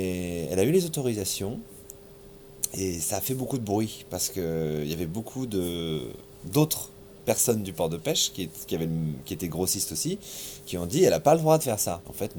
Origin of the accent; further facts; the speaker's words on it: Lorient, Brittany, France; je suis né en 1983, donc je vais avoir 35 ans. J'ai grandi à Lorient, toujours, toujours, dans le quartier qui est juste derrière là-bas